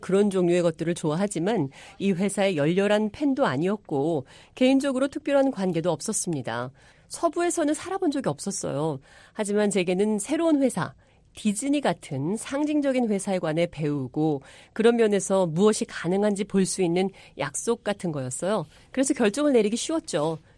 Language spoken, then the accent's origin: Korean; Guam; first language English; Korean is a second language; 저는 사실 미국령 괌에서 태어났습니다.